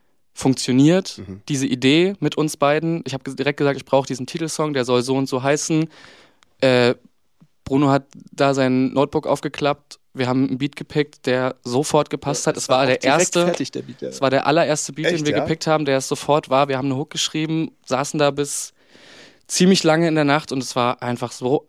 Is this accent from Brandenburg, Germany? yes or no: yes; Potsdam, Brandenburg, Germany; ich bin Potsdamer, ich habe eine wirklich große Liebe zu dieser Stadt entwickelt.